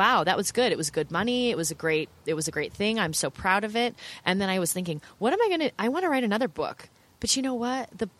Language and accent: English; Corvallis, Oregon, United States; I grew up in Corvallis, Oregon, which is a small college town. We had a huge garden in the back.